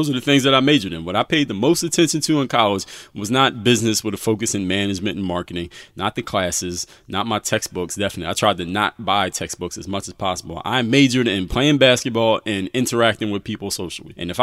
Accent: Philadelphia, Pennsylvania, United States; Now, looking back, the fact that I'm from Philadelphia, for those who don't know, went to Engineering and Science High School, Penn State University for college

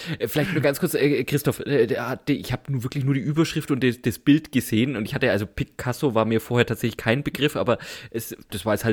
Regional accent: Bavaria, Germany; ich komme ja aus Franken, da gibt's das Schäufele

